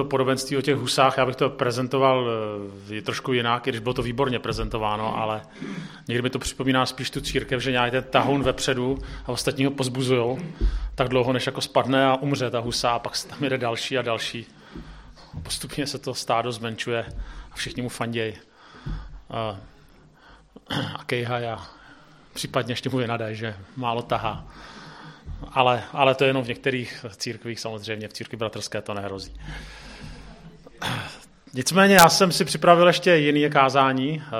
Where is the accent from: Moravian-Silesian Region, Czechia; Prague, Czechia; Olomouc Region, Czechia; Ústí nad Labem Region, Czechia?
Prague, Czechia; Prostě jako já jsem z Prahy.